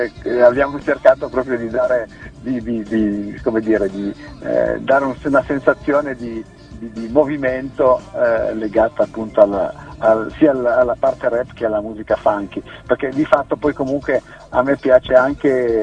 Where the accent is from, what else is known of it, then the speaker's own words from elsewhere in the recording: Piedmont, Italy; accent: Langhe dialect; che è del Piemonte meridionale, come sono io, e quindi questo è un po' il nostro dialetto un po' della zona delle Langhe, cosiddetto.